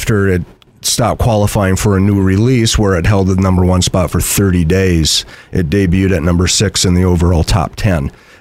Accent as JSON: {"language": "English", "region": "Michigan", "country": "United States", "moved": "as an adult", "said": "I'm from Michigan. I moved out here in 2006 and became a police officer, still a police officer."}